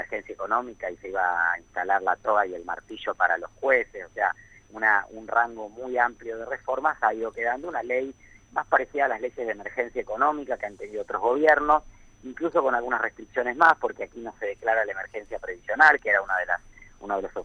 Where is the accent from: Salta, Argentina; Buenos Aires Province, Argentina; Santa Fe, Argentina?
Santa Fe, Argentina; yo vengo de Santa Fe